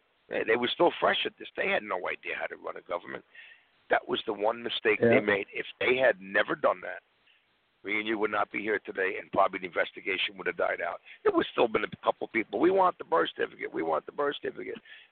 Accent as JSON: {"language": "English", "region": "East Coast", "country": "United States", "tie": "born or raised there", "said": "Mark, I grew up on the East Coast. Mine begins with a zero."}